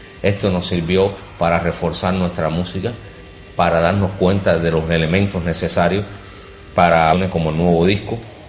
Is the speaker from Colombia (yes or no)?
no; Cuba; darle quizás un enfoque no solamente como cubanos, sino también como latinoamericanos, que es como tal lo que somos.